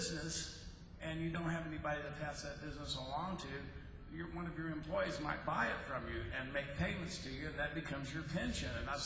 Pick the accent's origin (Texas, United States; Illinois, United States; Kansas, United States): Texas, United States; now in New York, United States; I mean, I grew up in Texas, we have fucking 7-Eleven, you know, it's not the same thing.